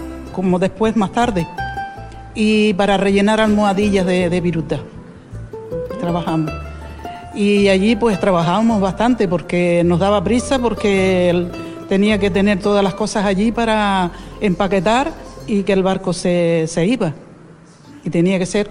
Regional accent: Gran Tarajal, Canary Islands, Spain; also born or lived in Las Playitas; nací en Las Playitas, pero me crié en Gran Tarajal

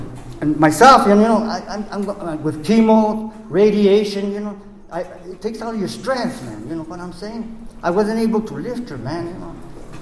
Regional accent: Albuquerque, New Mexico, United States; Where I come from, man, you know, I'm originally from New Mexico, Southwest Albuquerque.

